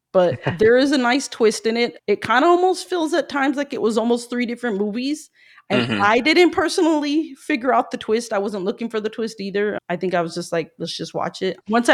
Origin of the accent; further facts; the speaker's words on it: California, United States; I grew up from in SoCal, so we usually have like a hot Halloween.